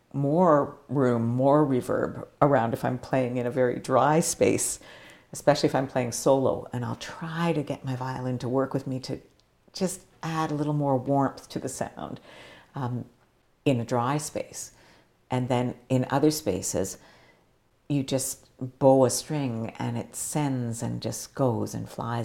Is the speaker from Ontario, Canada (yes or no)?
yes; Toronto, Ontario, Canada; a sheltered little girl growing up in Toronto in the late 50s, early 60s